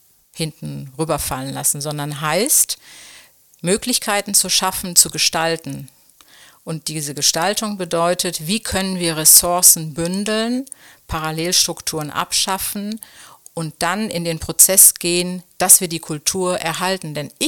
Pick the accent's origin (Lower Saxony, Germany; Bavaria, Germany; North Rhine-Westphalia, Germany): North Rhine-Westphalia, Germany; Duisburg; ich komme ja aus Duisburg